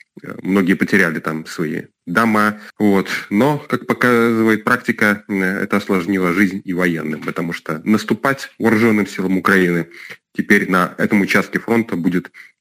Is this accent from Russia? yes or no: no; Belarus; как и многие белорусы беспокоился.